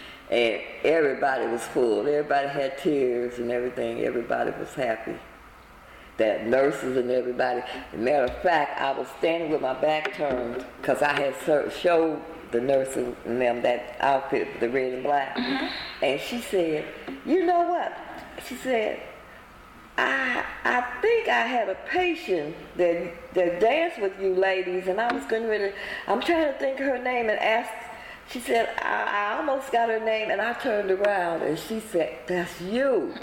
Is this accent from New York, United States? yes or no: no; Missouri, United States; And I didn't even know it was, and I'm from Missouri.